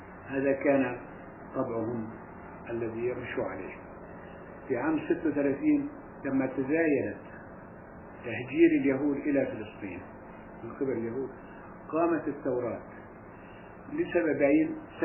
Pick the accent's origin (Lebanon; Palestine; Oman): Palestine; وضعت مخيمات أو معسكرات للأمريكان ومعسكرات للإنجليز في أرض فلسطين في بقعة، وكان على مقربة من قريتنا على بعد يمكن 3 أو 4 كيلومترات، كان بيسموه كامب الأمريكان